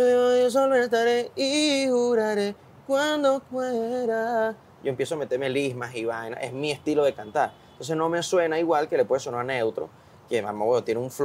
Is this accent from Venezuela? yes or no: yes; Venezuela; como sí, venezolano, se los digo